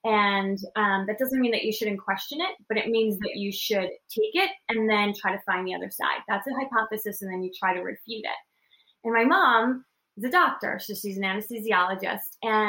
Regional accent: New York, United States; and plus I'm a New Yorker, right?

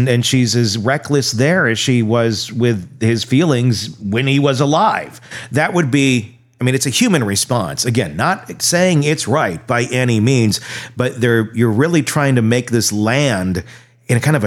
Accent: Wisconsin, United States; I mean, I grew up in Wisconsin, which is like the most alcoholic state in the country.

